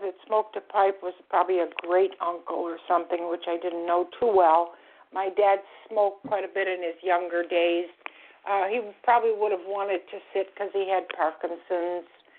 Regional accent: Buffalo, New York, United States; now in Florida, United States; I'm calling from Florida. I'm originally from Buffalo, so I'm very familiar with Lilydale.

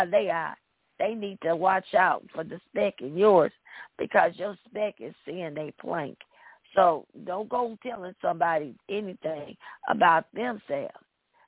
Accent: the South, United States; because I grew up in the South and you didn't talk bad to your elders.

